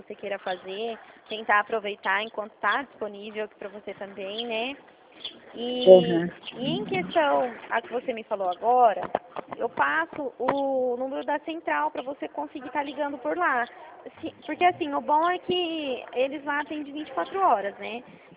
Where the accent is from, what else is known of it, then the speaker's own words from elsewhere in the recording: Dracena, São Paulo, Brazil; Eu sou aqui de Dracena.